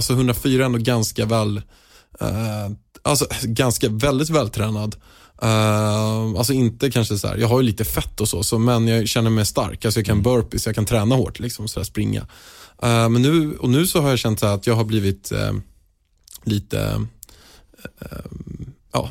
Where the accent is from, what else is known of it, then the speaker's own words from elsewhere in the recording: Haninge, Stockholm County, Sweden; jag är uppväxt i Haninge i Vega